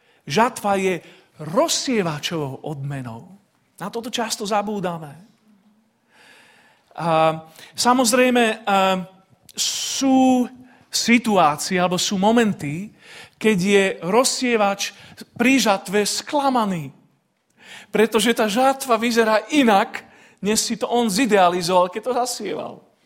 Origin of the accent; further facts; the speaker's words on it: Nesvady, Nitra Region, Slovakia; Keď som vyrastal v tínedžerských rokoch v Nesvadoch, tak Nesvady sme volávali, že hlavné mesto papriky.